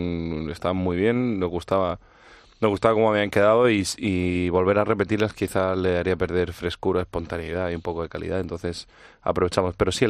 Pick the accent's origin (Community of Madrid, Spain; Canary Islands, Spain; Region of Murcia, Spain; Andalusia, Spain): Region of Murcia, Spain; Murcia; somos cuatro tipos de Murcia que se juntan para tocar de vez en cuando.